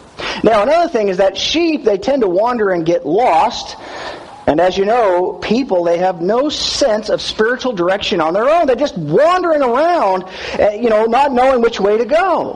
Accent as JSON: {"language": "English", "region": "California", "country": "United States", "tie": "born or raised there", "said": "Now, I grew up in California, and you know, they certainly have sheep in California"}